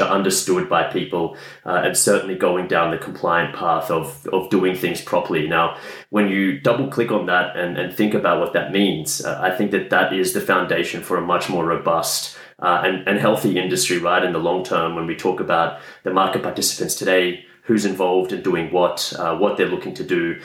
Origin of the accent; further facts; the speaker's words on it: Australia; moved away as an adult; also born or lived in Europe / Asia; By way of background, I'm originally from Australia, spent the last 10 years between Europe and Asia working in finance and tech